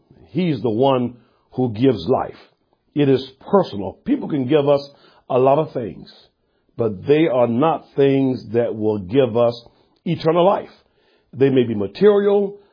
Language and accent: English; Live Oak, Florida, United States; I grew up on Martin Street. That was my street, Martin Street in Live Oak, Florida.